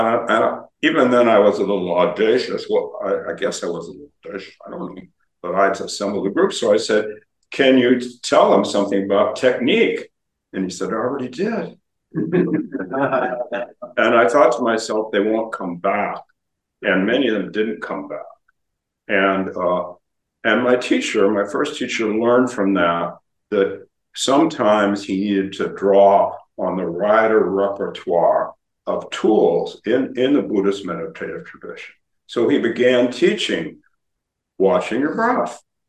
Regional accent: Palo Alto, California, United States; I think I just told it to Jerry yesterday in Palo Alto, my hometown, and once a week.

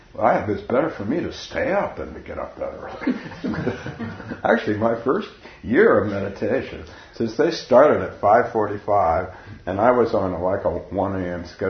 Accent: Palo Alto, California, United States; And when I started my first Zen group in my hometown of Palo Alto, California

